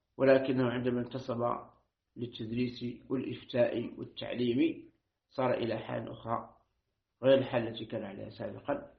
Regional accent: Algeria

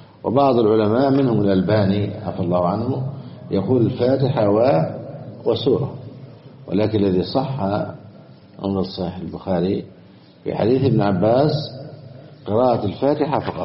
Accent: Egypt

